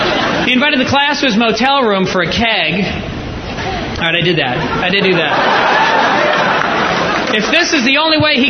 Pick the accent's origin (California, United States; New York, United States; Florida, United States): New York, United States; I go, "Sure, I'm from New York. Never seen a cow."